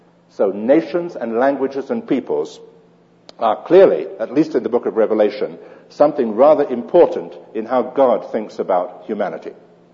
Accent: United Kingdom; I'm British. Therefore, I can't go to Angola or Mozambique.

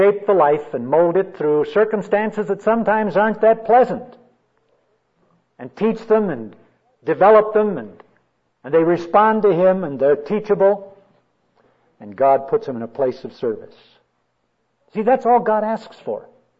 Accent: Los Angeles, California, United States; also born or lived in Albuquerque, United States; I was born in Albuquerque a few years ago. And at age 10, moved to California. I grew up in East Los Angeles.

